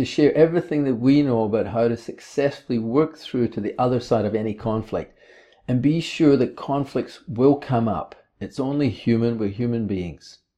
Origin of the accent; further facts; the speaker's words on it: Scotland, United Kingdom; accent: Scottish; also born or lived in India; now in New Zealand; Originally, I'm from Scotland. You might pick this accent. We now both live here in New Zealand. Our family lived together in Vrindavan for 5.5 years in the 90s.